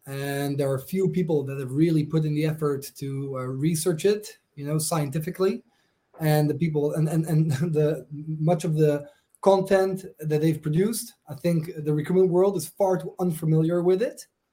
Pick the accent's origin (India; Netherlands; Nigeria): Netherlands; accent: Dutch; English is a second language; You can probably hear by my accent, I'm Dutch.